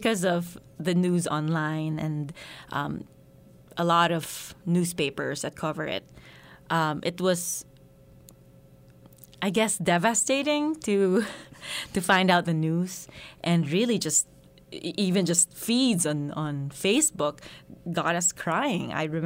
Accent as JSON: {"language": "English", "country": "Philippines", "second_language": "English", "lives_now": "United States", "said": "my show is a comedy, and it's quite a parody of how it's like being a foreigner in the United States."}